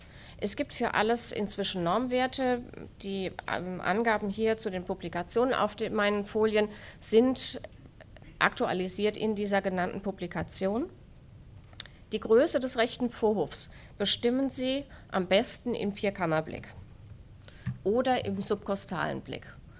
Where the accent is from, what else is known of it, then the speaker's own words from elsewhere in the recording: Germany; moved away as an adult; now in Vienna, Austria; Ich gehöre in diesem Dachkonzept zu den Migranten in Österreich. Ich komme aus Deutschland und arbeite als Leiterin im Kinderherzzentrum in Wien.